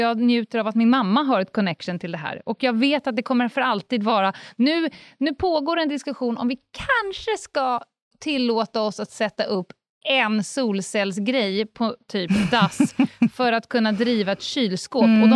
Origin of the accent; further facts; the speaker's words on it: Stockholm, Stockholm County, Sweden; Jag var nyligen på en lekpark där jag är uppväxt på Södermalm.